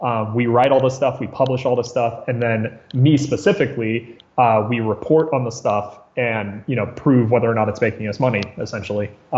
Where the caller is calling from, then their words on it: Santa Barbara, California, United States; I'm calling in from Santa Barbara, California.